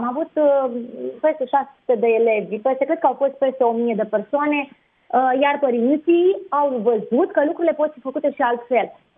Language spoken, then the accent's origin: Romanian; Iași, Iași County, Romania; sunt mândră că sunt din Iași